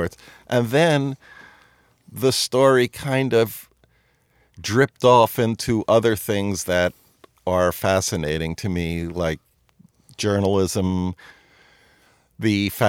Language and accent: English; New York, United States; When I went to University of Maryland, and, you know, I grew up in New York, and I had skipped a grade